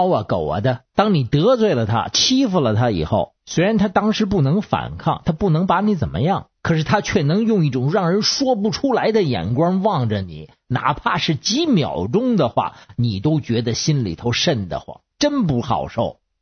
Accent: Beijing, China; 各位听众好，我是北京的

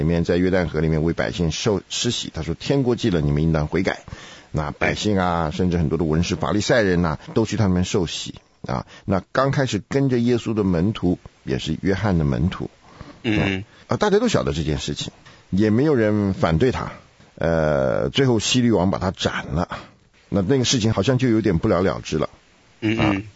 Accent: China; 我们中国人一看到这个天，就有种种的想象

